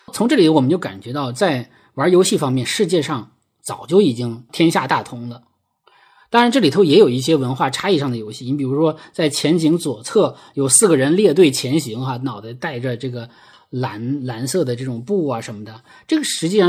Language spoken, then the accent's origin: Chinese; Heilongjiang, China; born there; 我是一个70后啊，我出生在黑龙江的一个国营农场。